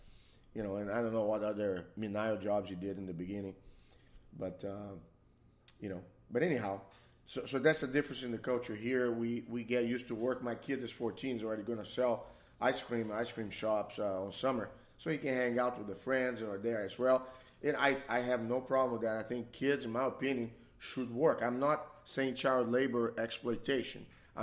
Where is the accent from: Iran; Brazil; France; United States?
Brazil; moved away; I'm from Brazil.